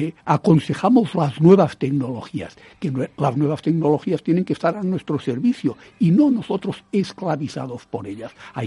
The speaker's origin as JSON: {"language": "Spanish", "country": "Spain", "said": "Somos el país europeo que menos duerme."}